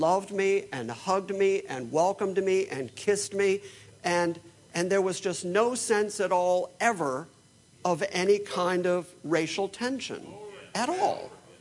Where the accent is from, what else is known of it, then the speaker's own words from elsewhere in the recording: Detroit, Michigan, United States; I come out of a family of predominantly white people. And because I grew up a musician in Detroit, I played with lots and lots of black musicians